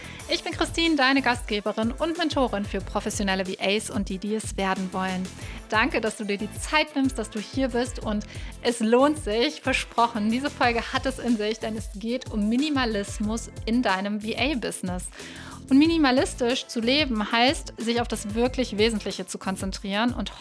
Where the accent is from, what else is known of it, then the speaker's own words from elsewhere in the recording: North Rhine-Westphalia, Germany; dass ich meine wunderschöne Maisonette-Wohnung in Köln letztes Jahr abgegeben habe. Ich habe jetzt noch eine kleine Homebase in der Nähe von Düsseldorf, in meinem Heimatort